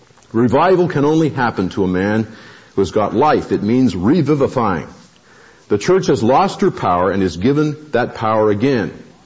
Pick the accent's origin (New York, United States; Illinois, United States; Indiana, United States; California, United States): California, United States; I was born in California in 1937 into a family of farmers and teachers, which means we were conservative Republicans.